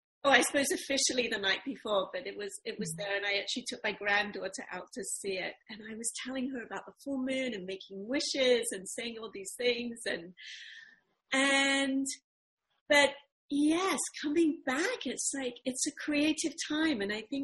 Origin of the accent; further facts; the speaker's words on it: United Kingdom; I'm from Britain. My family's English and Irish.